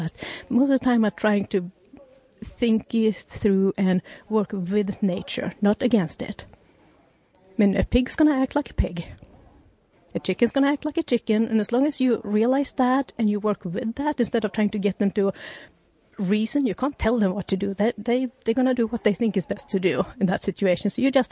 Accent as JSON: {"language": "English", "country": "Sweden", "second_language": "English", "moved": "yes", "lives_now": "United States", "said": "I'm from Sweden. And yeah, then moved to the U.S. and I met my husband"}